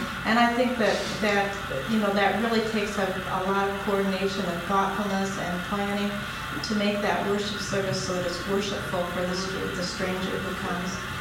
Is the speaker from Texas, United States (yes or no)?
no; Iowa, United States; We're from Iowa, and so we've been one of our neighboring congregations.